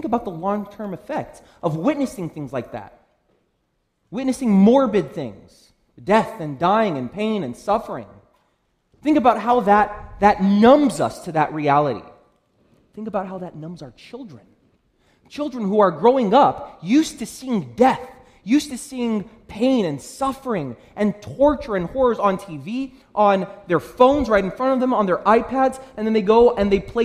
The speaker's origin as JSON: {"language": "English", "country": "Brazil", "said": "I'm from Brazil, so this hit close to home"}